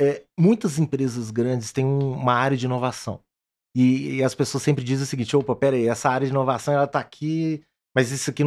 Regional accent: Ipatinga, Minas Gerais, Brazil; also born or lived in Vitória; Eu nasci em Vitória, Espírito Santo, mas eu cresci em Ipatinga. Porque Ipatinga é um polo industrial. Ipatinga, ele tá na cidade, tá numa região chamada Vale do Aço, ali em Minas Gerais.

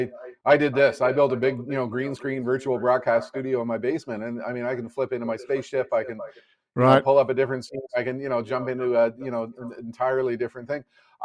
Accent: Canada; I'm Canadian.

